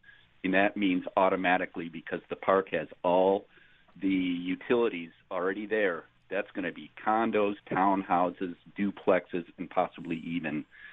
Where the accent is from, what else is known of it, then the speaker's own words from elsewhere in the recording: Grand Island, New York, United States; I grew up on Grand Island.